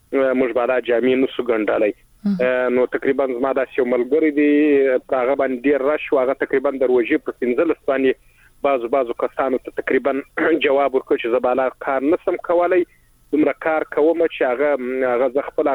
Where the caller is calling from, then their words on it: Helmand, Afghanistan; تاسو اوریدونکو بدریم د هلمند لړۍ کې